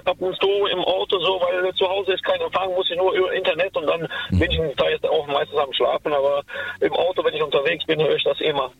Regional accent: Kosovo; now in Germany; ich komme aus dem Kosovo und ich bin 1998, kurz vor Beginn des Krieges da in Kosovo, nach Deutschland gekommen. Damals als Asylbewerber.

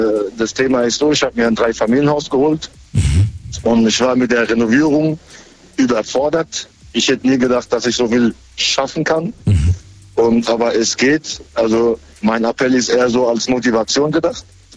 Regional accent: Ludwigshafen am Rhein, Rhineland-Palatinate, Germany; Also ich bin eigentlich aus Ludwigshafen am Rhein.

